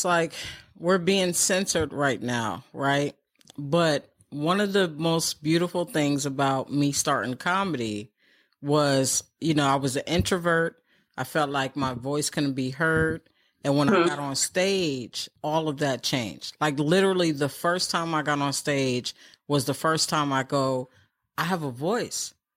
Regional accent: New York City, New York, United States; born there; I was born in New York City.

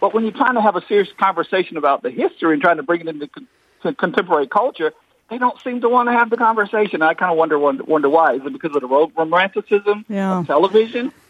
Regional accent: the South, United States; And part of it was because I grew up poor. I grew up in the South.

